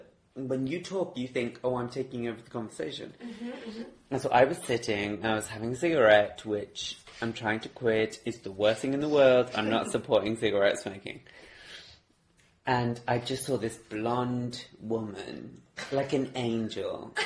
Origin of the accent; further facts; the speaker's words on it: England, United Kingdom; I'm not a traveller. I'm very English.